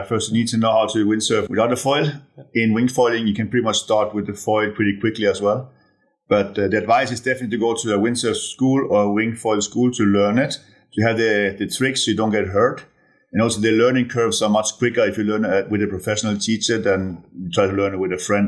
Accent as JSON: {"language": "English", "region": "Canary Islands", "country": "Spain", "tie": "born or raised there", "said": "And growing up in Canary Islands, we can do all outdoor sports all year long, which is pretty much unbeatable."}